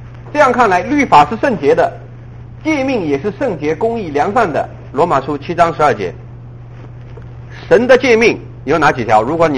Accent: China; 只是我们中国人不知道这个神就是那个神呢

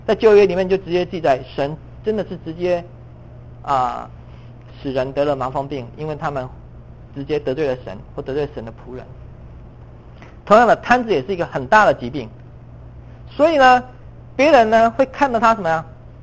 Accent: China; 我们以为我们经济发展好，我们国力强大了，别人就不敢欺负我们了，我们中国人就出头天了

